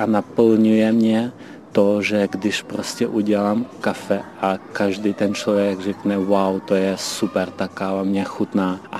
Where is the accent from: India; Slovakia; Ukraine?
Ukraine; Lviv, Lviv Oblast; now in Czechia; Pocházím ze západní části ze Lvova.